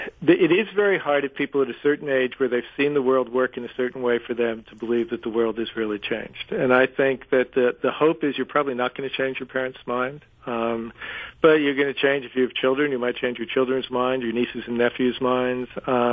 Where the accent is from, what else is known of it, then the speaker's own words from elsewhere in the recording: California, United States; I grew up in California where I could get free education through the University of California.